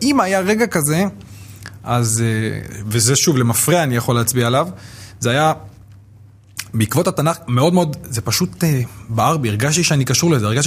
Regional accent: Ma'alot, Northern District, Israel; also born or lived in Metzuba; בצפון, הילדות שלי התחלקה בין מעלות, המכונת מעלות הרשיחה בדיוק, לבין קיבוץ מצובה, מי שלא יודע, ממש ליד ראש הנקרה שם בצפון, בגבול קטיושות.

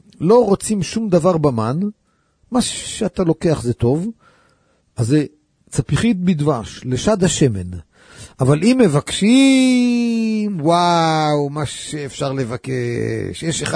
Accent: Kiryat Ata, Haifa District, Israel; כשהייתי ילד קטן, גרתי בכפר עטה.

